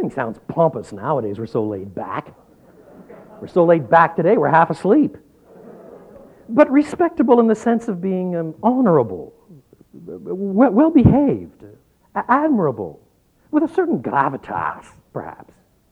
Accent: French Canada, Canada; I was brought up in French Canada. The word we have for preacher there is prédicateur.

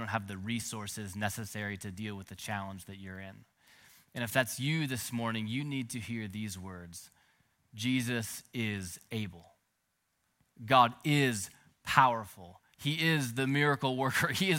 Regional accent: Minnesota, United States; now in San Francisco Bay Area, United States; You know, I grew up in Minnesota where, unlike the Bay Area, we experienced real storms, you know?

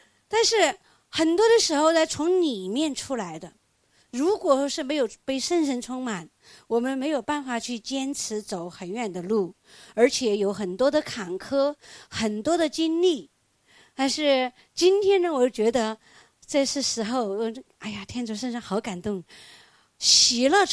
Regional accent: Chongqing, China; 我唱歌就是从重庆，我老家重庆的跑到东北，跑调

